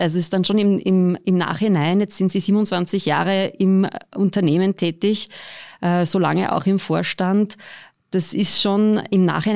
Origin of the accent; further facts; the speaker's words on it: Upper Austria, Austria; Wir sind beide aus Oberösterreich, genau gesagt aus dem Mühlviertel, übrigens nicht ganz weit voneinander entfernt sogar, aufgewachsen.